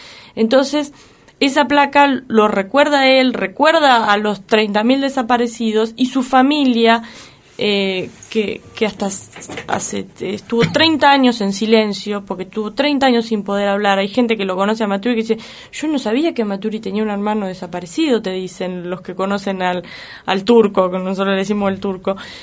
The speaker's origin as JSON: {"language": "Spanish", "country": "Argentina", "said": "nuestra identidad como argentinos"}